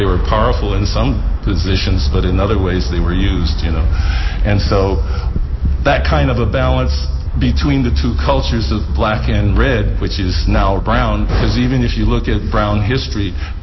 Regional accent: New Mexico, United States; I was raised in New Mexico, so I was raised mostly around what is native people

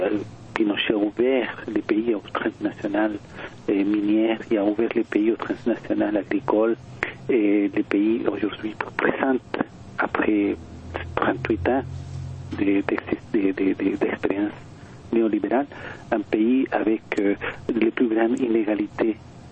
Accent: Chile; now in Canada; Puis aussi, ça a été a poussé à beaucoup de Chiliens à quitter les pays, comme moi-même, que j'ai quitté le Chili quelques années plus tard pour venir au Québec.

